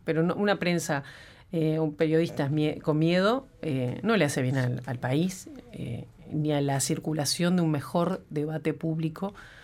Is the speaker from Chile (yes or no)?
no; Uruguay; Obviamente que Uruguay, y lo decimos con orgullo, ¿no? Como uruguayo, como uruguaya, ¿no?